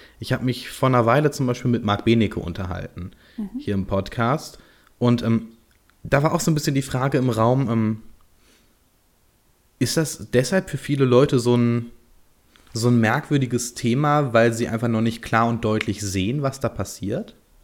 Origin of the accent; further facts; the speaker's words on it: Berlin, Germany; Ich bin ja in Ost-Berlin zur Schule gegangen, zwar lange nach dem Fall der Mauer, aber trotzdem eben in der Schule, die früher Teil der DDR war.